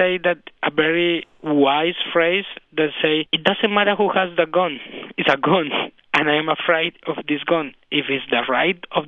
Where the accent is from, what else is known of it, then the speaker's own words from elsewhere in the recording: Colombia; And then I decided to really work with Colombian children because I'm from Colombia.